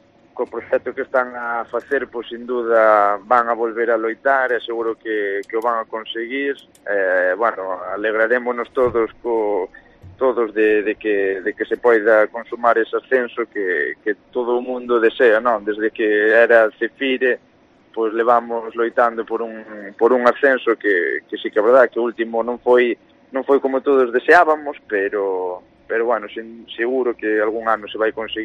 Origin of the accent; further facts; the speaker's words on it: Burela, Galicia, Spain; que son daqui de Burela